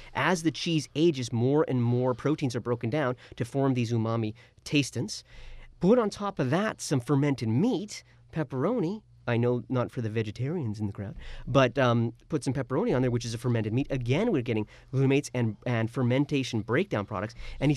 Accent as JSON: {"language": "English", "country": "Canada", "said": "being a Canadian"}